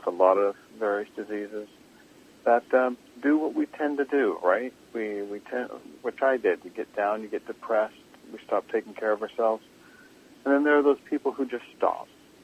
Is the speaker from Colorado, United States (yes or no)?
no; Kansas, United States; also born or lived in Texas; I grew up in Kansas, and my birth mom was from Iowa.